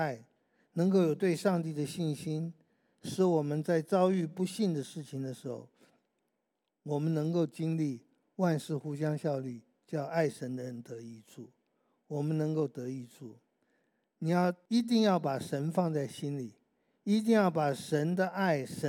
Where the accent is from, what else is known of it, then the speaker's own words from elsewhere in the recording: China; 我们中国人不是说吗，饱暖思淫欲。